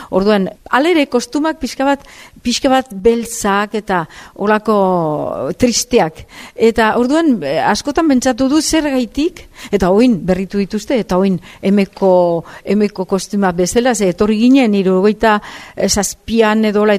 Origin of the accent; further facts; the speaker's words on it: Ugao-Miraballes, Basque Country, Spain; ni ze 16 urtekin edo nituenean, ba dantzatalde bat egin genuen gure herrian Ugaon